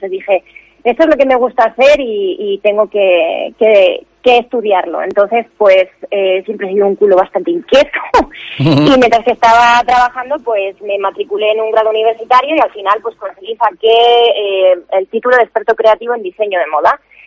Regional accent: Vitoria, Basque Country, Spain; now in Pamplona, Spain; yo llevo aquí ya unos 16 años, más o menos, soy de Vitoria, me conocí al que hoy es mi marido en Pamplona, en San Fermín, y bueno, pues me vine aquí.

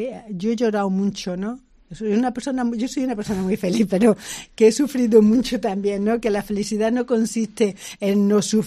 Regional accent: Spain; now in Zimbabwe; Pero yo ya soy más de Zimbabue que de España, ¿no?

